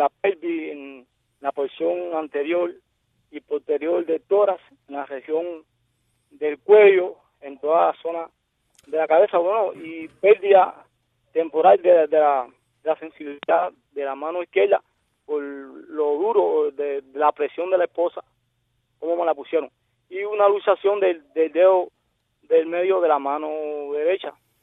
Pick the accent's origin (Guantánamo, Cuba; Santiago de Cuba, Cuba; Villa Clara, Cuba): Guantánamo, Cuba; yo tenía libre circulación en mi país siempre y cuando no violara la ley